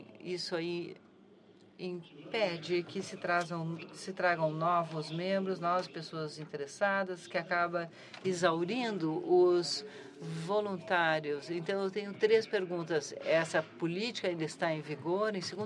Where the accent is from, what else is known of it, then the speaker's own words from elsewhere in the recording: Ghana; Portuguese is a second language; Eu sou de Ghana. É a segunda vez que eu venho.